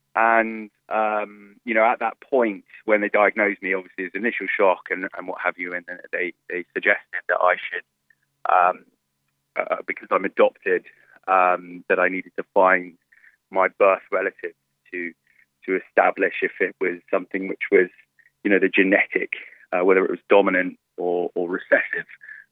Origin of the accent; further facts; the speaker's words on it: Sligo, Connacht, Ireland; also born or lived in London; was born in Ireland, in sort of Catholic Ireland on the west coast. So I grew up in Sligo